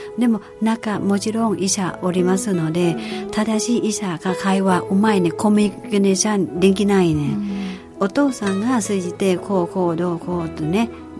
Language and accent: Japanese; Thailand; Japanese is a second language; now in Japan; 神戸商業の時は多分私タイ人一人です。